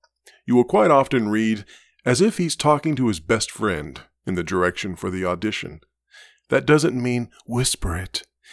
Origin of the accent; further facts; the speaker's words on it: the South, United States; Now, I'm a Southerner, but over the years, I've learned to lose my accent, and I routinely book jobs that require a Midwest sound